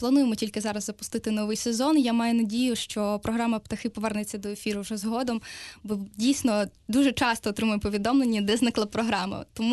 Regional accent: Lviv, Lviv Oblast, Ukraine; бо, власне, я з Львова, тому так ми звузили локацію

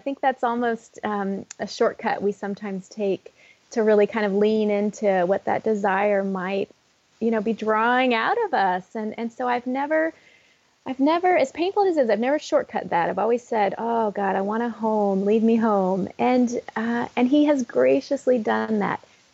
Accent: Texas, United States; I grew up in Texas, and I don't know how many of your listeners might relate to this, but even as a child, I never felt quite like I belonged there.

